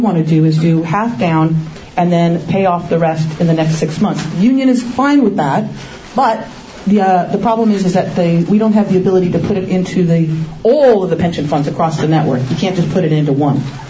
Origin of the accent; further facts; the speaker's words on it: California, United States; I grew up in the Valley, and so I went to Northridge Skateland, the place that we're having this big celebration.